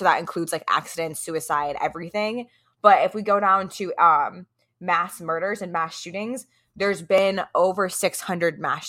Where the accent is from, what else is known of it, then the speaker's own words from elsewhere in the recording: Michigan, United States; also born or lived in Arkansas; I just want to say, so we grew up in Michigan for a little bit and then moved to Arkansas and we're out in other places now. We were in the suburbs of Detroit.